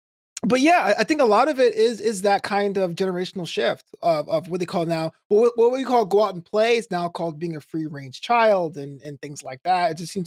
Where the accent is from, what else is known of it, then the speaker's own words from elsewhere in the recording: the North, United States; yeah, we grew up in the North, and from the Southern perspective, it seems that all of us are kind of like, oh, no, Jeffrey, go ahead and do what you want.